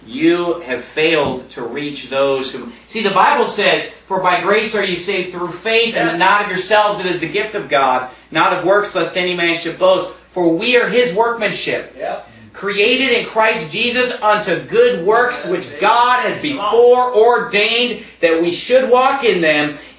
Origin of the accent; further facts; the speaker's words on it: Phoenix, Arizona, United States; You know, I'm from Phoenix, okay? And in Phoenix, where I live, there are a lot of good churches.